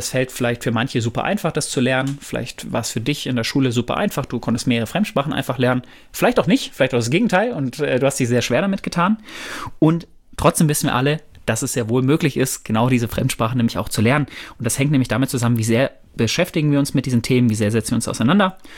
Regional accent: Bochum, North Rhine-Westphalia, Germany; born there; ich bin in Bochum geboren worden, im Ruhrgebiet, wo die Kohle tief im Westen.

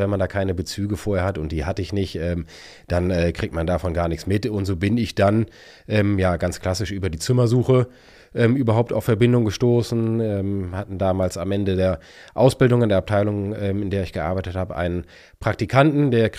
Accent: Düsseldorf, North Rhine-Westphalia, Germany; ich bin gebürtiger Düsseldorfer

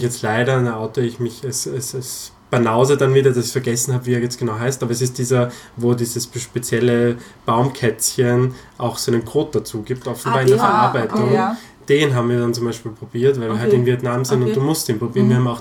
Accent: Styria, Austria; meine Heimatgemeinde zu tragen. Das ist in der Steiermark gewesen.

